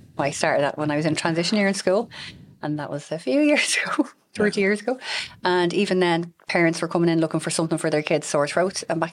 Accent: Dublin, Leinster, Ireland; growing up in Northside Dublin, you know, I suppose my family, we show each other we love each other by slagging each other.

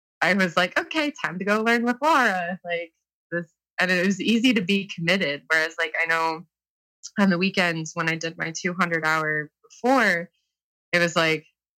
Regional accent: Toledo, Ohio, United States; I'm from Toledo, Ohio.

